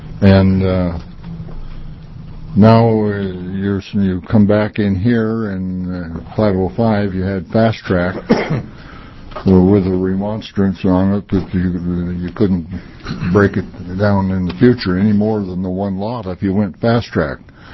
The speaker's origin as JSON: {"language": "English", "town": "Canby", "region": "Oregon", "country": "United States", "said": "from Canby, Oregon"}